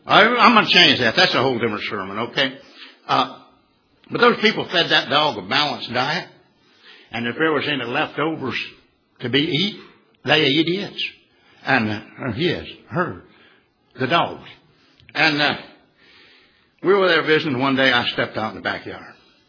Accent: the South, United States; He looked down his nose at me, not because I was from the South, but because I wasn't him.

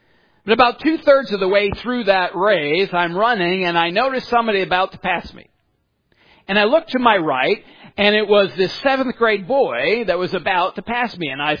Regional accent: Farmington Hills, Michigan, United States; I just happened to mention that I grew up in Farmington Hills, Michigan, the corner of Farmington and 8 Mile.

